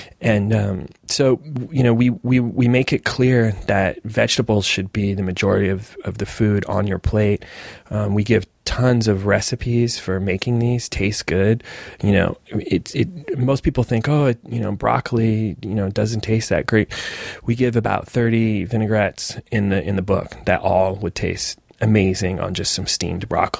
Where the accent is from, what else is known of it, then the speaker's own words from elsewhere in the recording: Sedona, Arizona, United States; I'm from Sedona, Arizona, and it was the first fast food place in our town.